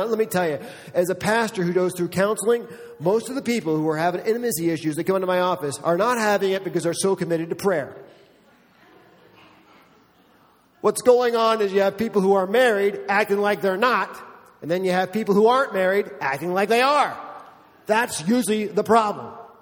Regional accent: Michigan, United States; I came from Michigan. In Michigan, we have a really gifted, incredible pastor, a guy named Rob Bell

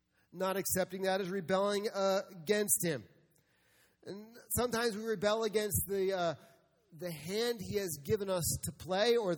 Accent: New York City, New York, United States; now in Iowa, United States; I'm growing up in Iowa. I'm from New York City.

